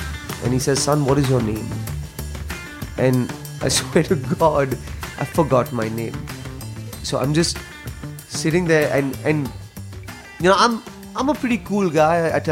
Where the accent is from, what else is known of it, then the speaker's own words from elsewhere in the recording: Lagos, Nigeria; I grew up in Lagos, Nigeria.